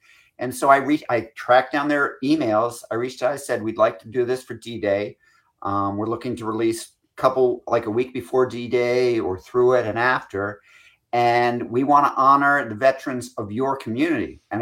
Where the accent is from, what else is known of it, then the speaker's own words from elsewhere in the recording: Scotland, United Kingdom; But I'm Scottish.